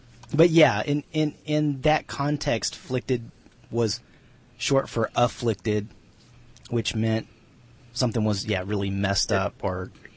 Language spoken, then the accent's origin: English; Texas, United States; I grew up in Central Texas, hours from here.